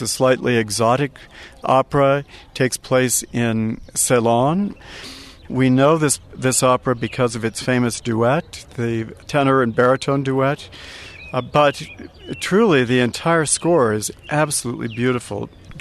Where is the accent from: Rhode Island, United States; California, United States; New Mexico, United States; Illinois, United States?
New Mexico, United States; Santa Fe; when I was growing up in Santa Fe, yes, I came to the Youth Night events.